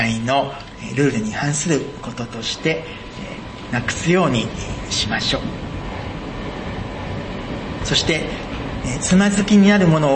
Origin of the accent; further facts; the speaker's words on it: Kyushu, Japan; moved away as an adult; also born or lived in Chiba; 私は南の方九州で育ちましたけども、ある時大学でそして千葉で進学校に学ぶようになってから、